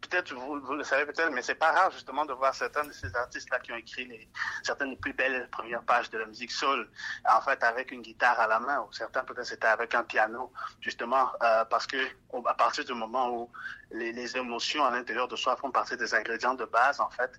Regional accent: Cameroon; je viens du Cameroun qui est aussi un pays bilingue et donc je viens d'une famille majoritairement francophone

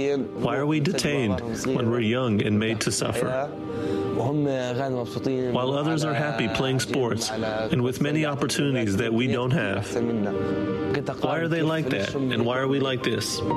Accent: Arub refugee camp, Hebron Governorate, Palestine; I'm from Arub refugee camp north of Hebron. I'm 15 years old and I like to cook. Arub refugee camp is full of small houses and big families.

